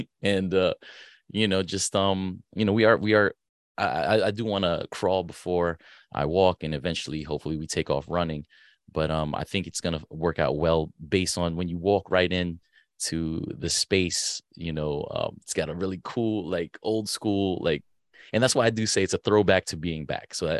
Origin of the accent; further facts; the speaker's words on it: Arlington, Virginia, United States; So I grew up in Arlington. So, you know, the red brick building that you see right across the Potomac